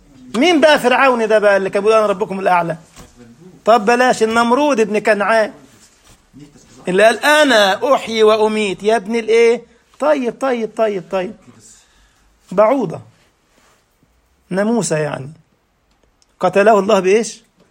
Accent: Egypt; هو موجود في متحف عندنا في مصر

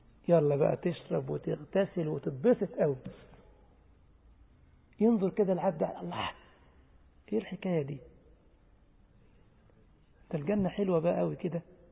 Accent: Egypt; ما هو عندنا في مصر بيقولوا على الميه الخمره

